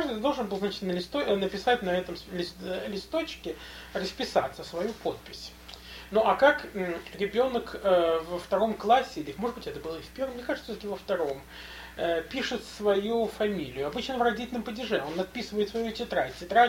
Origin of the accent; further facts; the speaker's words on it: Moscow, Russia; Да, я родился в Москве.